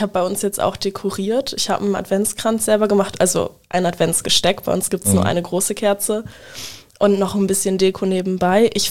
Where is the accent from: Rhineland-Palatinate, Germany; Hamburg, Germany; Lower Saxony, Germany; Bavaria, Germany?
Lower Saxony, Germany; Wildeshausen; now in Bremen, Germany; Ich komme aus Wildeshausen ursprünglich, wohne aber mittlerweile in Bremen